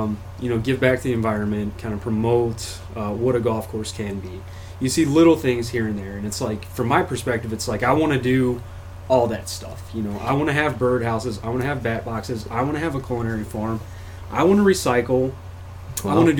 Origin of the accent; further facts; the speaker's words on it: Cincinnati, Ohio, United States; I'm a transplant from Cincinnati originally.